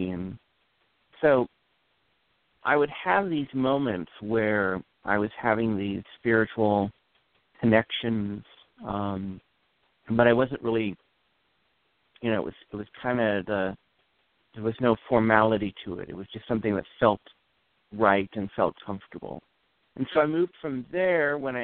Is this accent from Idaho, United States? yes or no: no; Pacific Grove, California, United States; I grew up on the Monterey Peninsula in the on the coastal town of Pacific Grove